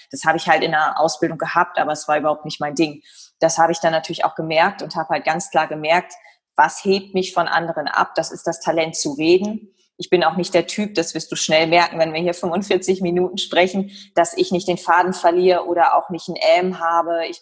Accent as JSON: {"language": "German", "town": "Leer", "region": "Lower Saxony", "country": "Germany", "said": "Und ich komme ja aus Leer, habe ich ja eingangs erzählt, aus Ostfriesland"}